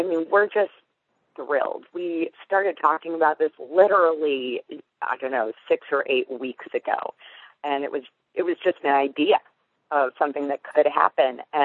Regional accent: Michigan, United States; And I'm from the Midwest, and we don't have a Wall Street in Michigan, where I'm from.

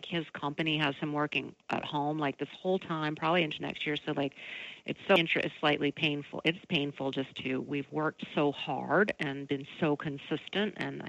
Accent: Atlanta, Georgia, United States; I grew up in Atlanta. I'm so familiar with CDC.

